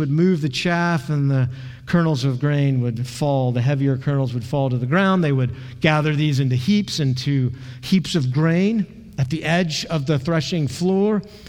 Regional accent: Kansas, United States; I grew up in Kansas. I know all about combines, but I have not seen a threshing floor.

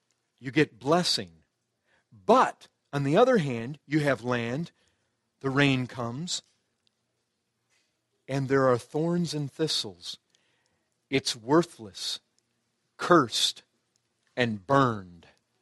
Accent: Great Lakes, United States; Folks, I grew up around Lake Michigan. Some of you might have grown up around large bodies of water, oceans. We had pretty serious undertows in certain parts of Lake Michigan, and there were lifeguards.

